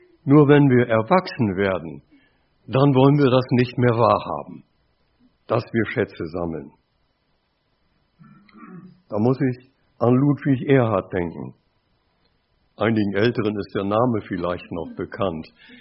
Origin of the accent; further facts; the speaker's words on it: Germany; in meiner Heimatstadt, ich lebte ja an der Weser damals, lauter Werftarbeiter